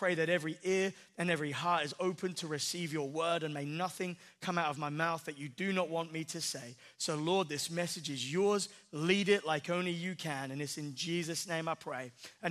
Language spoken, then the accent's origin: English; England, United Kingdom; But no, seriously, like, as an Englishman, I'm super, super proud of like our little daughter, America.